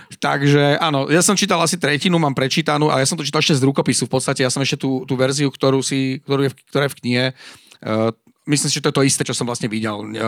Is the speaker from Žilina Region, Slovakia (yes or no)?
yes; Žilina, Žilina Region, Slovakia; Ja som chalán zo Žiliny